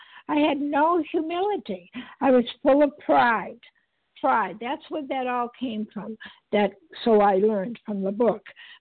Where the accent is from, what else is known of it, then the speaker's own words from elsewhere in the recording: Massachusetts, United States; and I'm a grateful recovered compulsive overeater for today, and I am from Massachusetts.